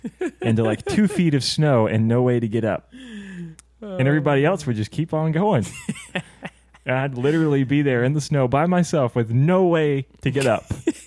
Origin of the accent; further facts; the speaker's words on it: Memphis, Tennessee, United States; But we are hailing from Memphis, Tennessee.